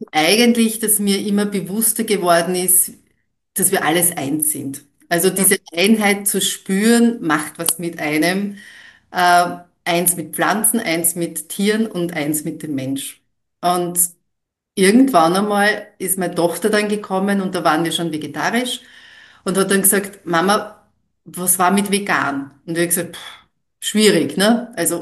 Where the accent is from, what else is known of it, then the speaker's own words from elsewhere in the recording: Vienna, Austria; Nein, ich bin schon Wienerin im Ursprung, lebe aber schon seit 24 Jahren in Niederösterreich und es ist so circa 50 Kilometer weit weg von Wien.